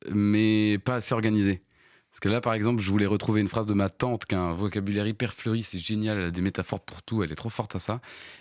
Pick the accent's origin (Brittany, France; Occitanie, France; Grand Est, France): Brittany, France; parce que je suis breton.